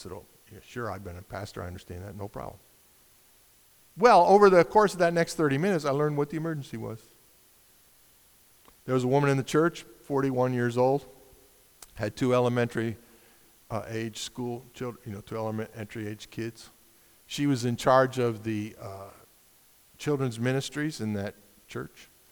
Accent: Schenectady, New York, United States; I'm from Schenectady, but about 20 years ago, my parents moved there.

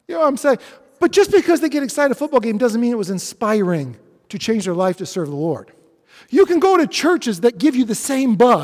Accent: Rochester, New York, United States; I'm from Rochester, so I was a Buffalo Bills fan.

